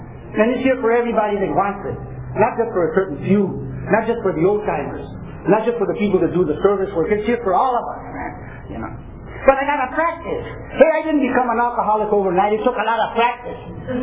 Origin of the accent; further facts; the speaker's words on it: Fresno, California, United States; I'm from Fresno.